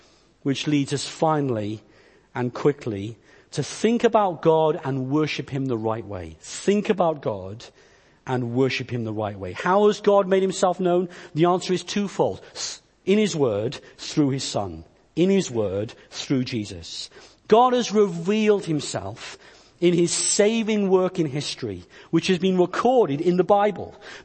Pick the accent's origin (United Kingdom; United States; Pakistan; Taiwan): United Kingdom; Wales; born there; I didn't choose to be Welsh. I was born in Wales to Welsh parents.